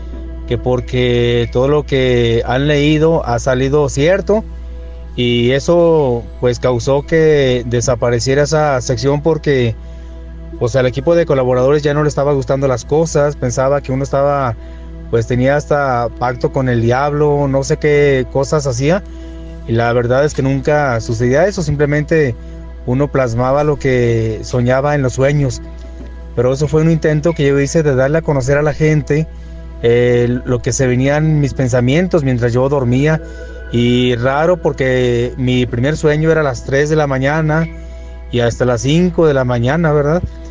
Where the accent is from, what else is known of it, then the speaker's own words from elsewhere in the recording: Jerez, Zacatecas, Mexico; Yo aquí en mi pueblo editaba un periódico impreso. Aquí la gente de este lugar, que es de Jerez, Zacatecas, la gente en ese tiempo pues estaba acostumbrada a leer mucho.